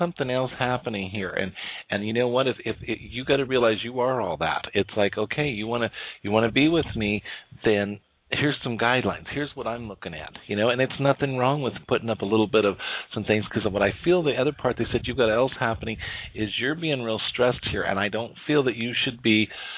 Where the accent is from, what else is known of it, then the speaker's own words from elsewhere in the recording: Rocky Mountains, United States; I come from the Rocky Mountains.